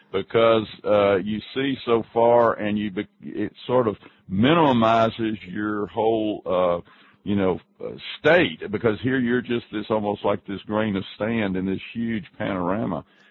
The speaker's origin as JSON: {"language": "English", "region": "Texas", "country": "United States", "tie": "born or raised there", "said": "very much similar to what I grew up in West Texas"}